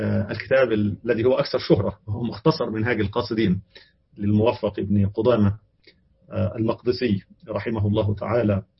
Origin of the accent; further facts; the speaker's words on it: Egypt; هذا أحيانا يبدو غريبا على بعض الناس خاصة يعني مننا كمصريين